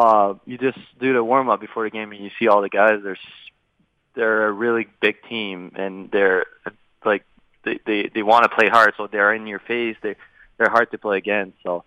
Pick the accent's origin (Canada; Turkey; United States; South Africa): Canada; Val-d'Or, Quebec; I'm in my hometown. It's a little town of North Quebec, Val-d'Or. That's the name of it.